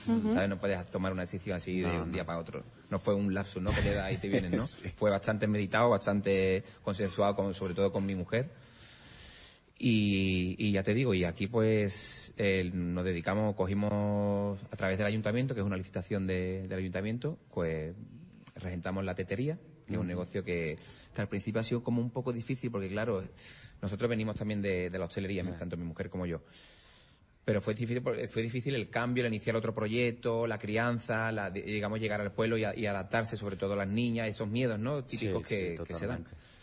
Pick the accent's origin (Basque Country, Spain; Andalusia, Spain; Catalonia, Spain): Andalusia, Spain; Gelves; Porque yo me he criado en un pueblo, yo soy de Gelves, un pueblo de Sevilla.